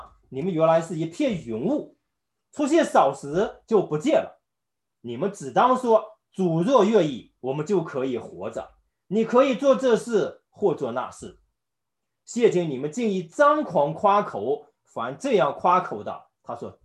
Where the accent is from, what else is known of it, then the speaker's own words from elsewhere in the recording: Inner Mongolia, China; 那么我生在呢，是内蒙古的一个偏远的一个农村。我小时候呢，唯一的理想就是想考大学